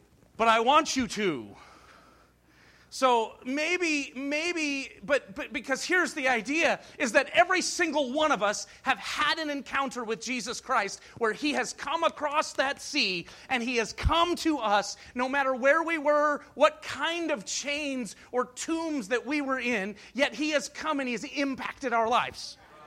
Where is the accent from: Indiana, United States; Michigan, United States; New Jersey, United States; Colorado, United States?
Indiana, United States; Jeffersonville; I'm from the Jeffersonville area.